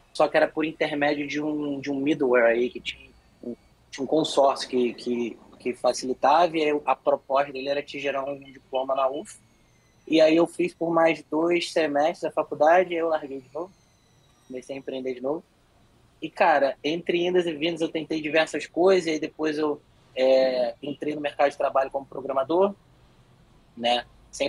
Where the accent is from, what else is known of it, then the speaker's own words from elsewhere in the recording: Rio de Janeiro, Brazil; eu sou natural do Rio de Janeiro, tá? Fui nascido e criado em Rocha Miranda, que é um bairro bem humilde lá da zona norte do Rio de Janeiro, tá?